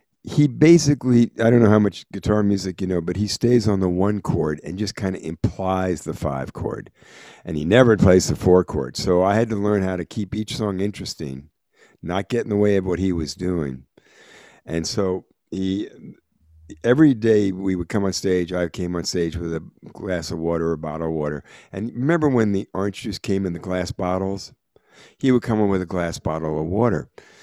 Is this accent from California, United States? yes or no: no; New York, United States; now in Chicago, United States; I'm a musician, born and raised in New York, and I live in Chicago right now.